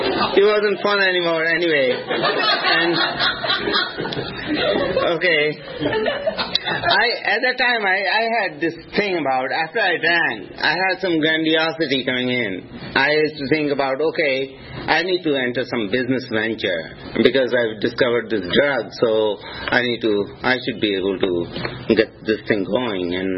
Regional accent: India; Now you have to recall my heritage now. I'm from India. There's a God salesman on every street corner in India.

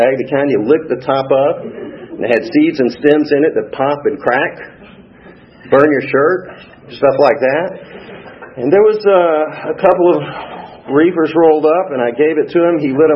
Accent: Atlanta, Georgia, United States; born there; I was born right here in Atlanta. I had two parents that brought me home from Atlanta Medical.

